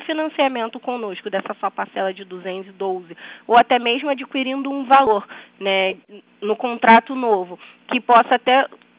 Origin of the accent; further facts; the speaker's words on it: Rio de Janeiro, Brazil; Só que eu sou do Rio